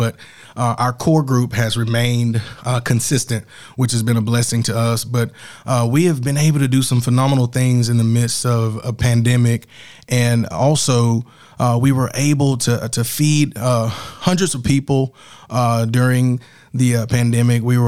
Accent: Birmingham, Alabama, United States; So growing up in the City of Birmingham, actually in the community of Eastlake where I was born and raised

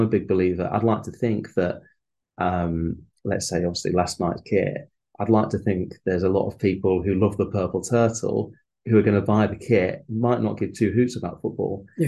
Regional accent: Blackpool, North West England, United Kingdom; I grew up in Blackpool

